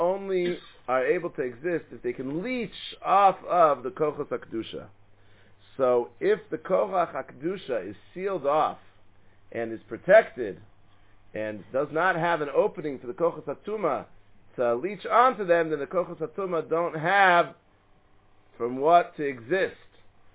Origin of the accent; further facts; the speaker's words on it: Atlanta, Georgia, United States; And, growing up in Atlanta, they used to sing this very nicely when they opened the Aron.